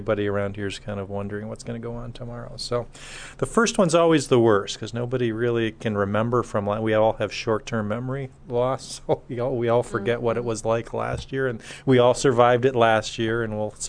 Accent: California, United States; born there; I was born in California. I don't have snow pants.

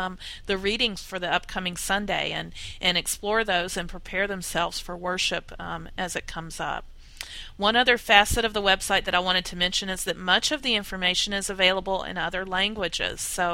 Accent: the South, United States; accent: Southern; I couldn't even stump it with my Southern accent.

